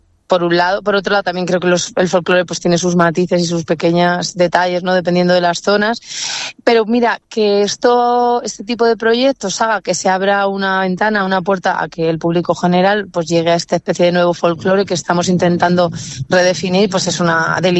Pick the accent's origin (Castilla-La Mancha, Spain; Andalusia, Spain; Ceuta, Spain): Castilla-La Mancha, Spain; Porque luego me he encontrado con otros manchegos y otras manchegas, claro, pero es que aquí cada uno somos un poco parecidos